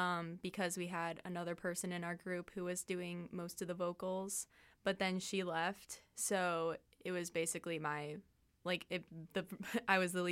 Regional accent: Pendleton, Oregon, United States; so the band was formed in 2014 at the Pendleton Rock and Roll Camp in my hometown, Pendleton, Oregon.

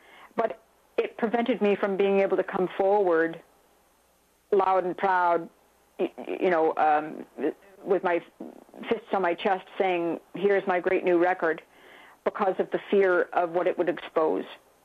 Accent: Canada; People are absolutely shocked in Canada, in my home country.

